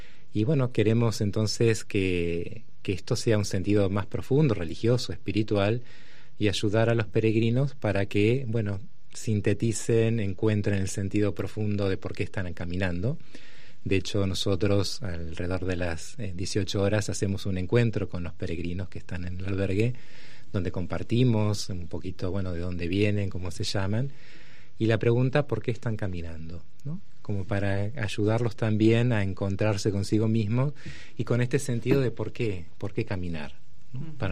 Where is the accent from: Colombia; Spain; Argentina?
Argentina; Yo soy argentino, así que se va a notar por el acento.